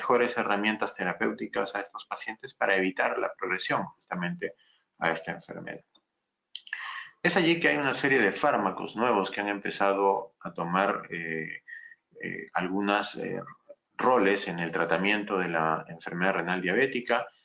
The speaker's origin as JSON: {"language": "Spanish", "country": "Peru", "said": "soy médico nefrólogo peruano y radicado en el Perú, trabajando en el Hospital Cayetano Heredia y en la Universidad Peruana Cayetano Heredia"}